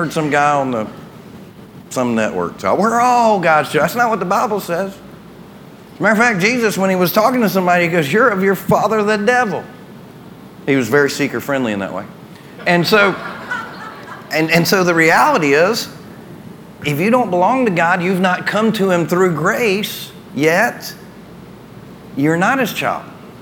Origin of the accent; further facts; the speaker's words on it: the South, United States; It's interesting, you know, born and raised in the South.